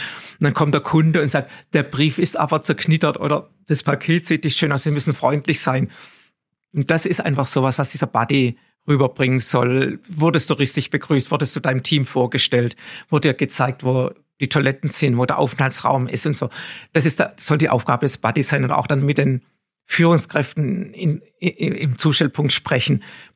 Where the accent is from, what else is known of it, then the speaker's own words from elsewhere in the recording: Baden-Württemberg, Germany; ich komme aus Baden-Württemberg, ich bin Württemberger, bin natürlich auch nicht unbedingt die rheinische Frohnatur.